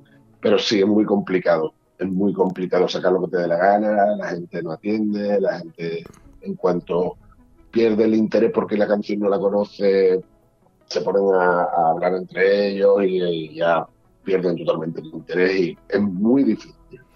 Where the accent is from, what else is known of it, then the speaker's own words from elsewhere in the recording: Cádiz, Andalusia, Spain; yo soy de Cádiz, nací en Cádiz, yo orgulloso